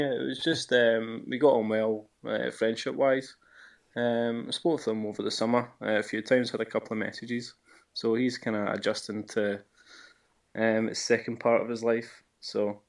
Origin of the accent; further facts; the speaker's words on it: Glasgow, Scotland, United Kingdom; You know, I'm from Glasgow. I work here. You know, my family's here